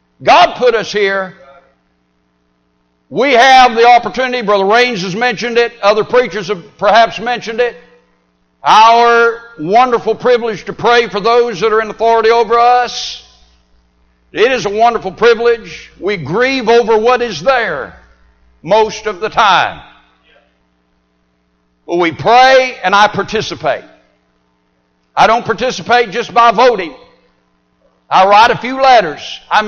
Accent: California, United States; I was raised in California where you're not going to hear much preaching these days. Heard more back in the 50s and 60s.

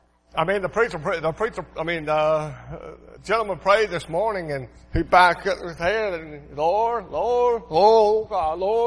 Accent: Portsmouth, Ohio, United States; As you know, many years ago, I was born and raised in Portsmouth, Ohio, right in that country.

